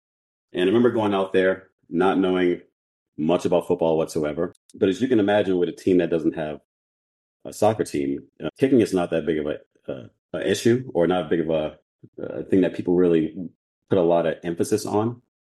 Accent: New Orleans, Louisiana, United States; So I'm from New Orleans, Louisiana. And I went to a high school named St. Augustine High School, which is a well-known high school down here.

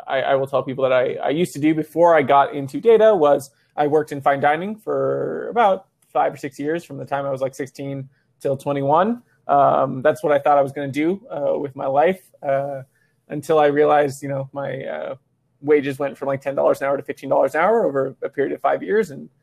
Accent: Seattle, Washington, United States; So Seattle, you know, Seattle Data is like, I grew up in Seattle my whole life.

